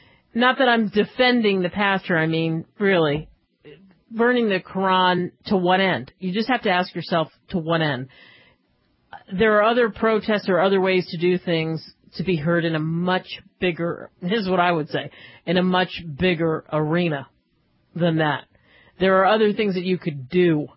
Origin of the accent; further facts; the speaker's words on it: Philadelphia, Pennsylvania, United States; I grew up in Philly. Betsy Ross land. I mean, the flag was sacred.